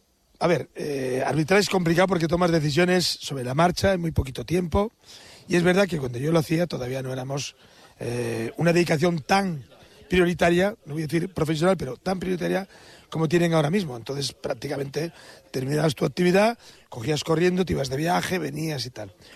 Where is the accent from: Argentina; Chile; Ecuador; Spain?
Spain; Madrid, Community of Madrid; le contaba que yo soy de Madrid, y digo, joder, yo siempre he echado de menos no tener un pueblo.